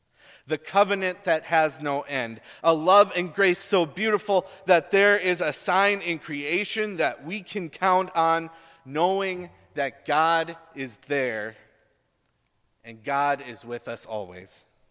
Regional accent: the Dakotas, United States; And that's as far as I knew about sun dogs growing up in the Dakotas.

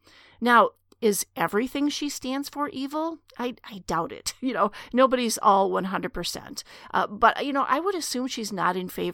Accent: Minnesota, United States; And I'm a girl from Minnesota, so I know that one well.

